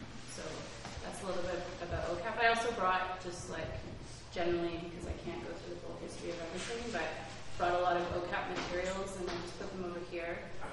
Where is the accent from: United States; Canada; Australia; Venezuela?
Canada; Ontario; I grew up on welfare in Ontario, was a teenager during the Harris regime